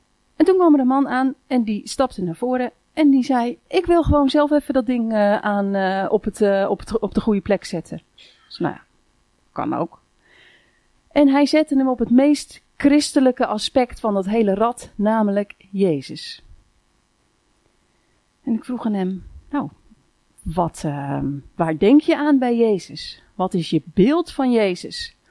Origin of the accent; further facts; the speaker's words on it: Woerden, Utrecht, Netherlands; Ik kom dus uit Woerden.